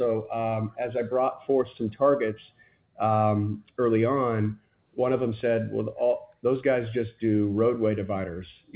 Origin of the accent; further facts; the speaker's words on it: Mississippi, United States; You know, I grew up in Mississippi. A lot of my friends run roofing companies with the Gmail.